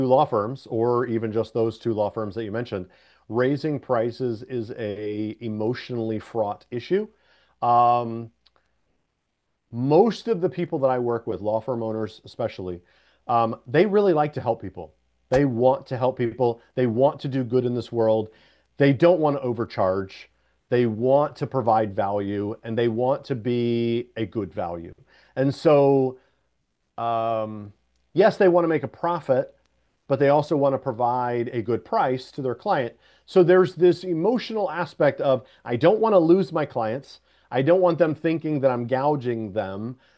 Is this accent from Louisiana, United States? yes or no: no; Houston, Texas, United States; because I'm from Houston, Texas